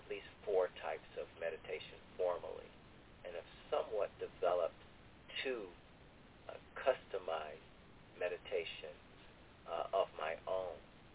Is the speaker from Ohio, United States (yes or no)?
yes; Ohio, United States; born or raised there